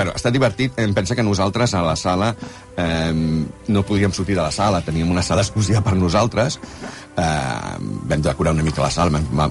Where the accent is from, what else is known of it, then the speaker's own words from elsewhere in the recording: Barcelona, Catalonia, Spain; jo soc de català de Barcelona, però tenia molts amics castellans